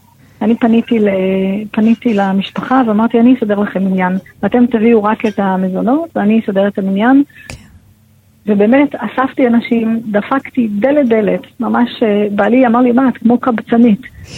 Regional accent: Re'im, Southern District, Israel; שנינו גדלנו ברעים, גם חן וגם אני. שנינו גדלנו, שנינו בני משק, אני עוד מתגוררת ברעים

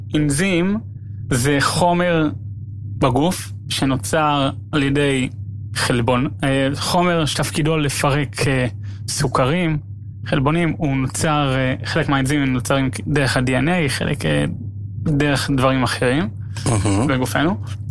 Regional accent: Jerusalem, Jerusalem District, Israel; נולדתי בירושלים, גר בירושלים, חי את ירושלים, מה שנקרא.

